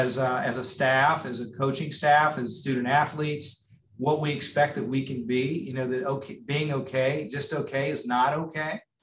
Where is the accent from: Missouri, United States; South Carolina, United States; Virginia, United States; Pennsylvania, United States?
South Carolina, United States; Clemson; You know, you mentioned I was born and raised in Clemson, and that's certainly true, and have great affinity for that. My dad and stepmom still live there